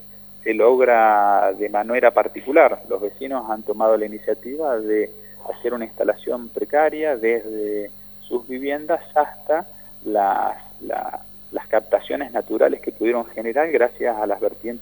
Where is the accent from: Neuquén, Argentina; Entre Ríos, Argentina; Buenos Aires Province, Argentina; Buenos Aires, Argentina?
Neuquén, Argentina; San Martín de los Andes; quienes somos de San Martín de los Andes, conocemos de cómo se conformó